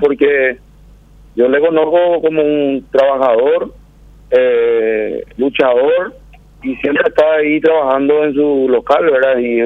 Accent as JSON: {"language": "Spanish", "country": "Paraguay", "said": "Yo soy paraguayo, yo amo mi país, amo mi ciudad que es Capitambao, una ciudad que muchos tiempos estuvo aislado"}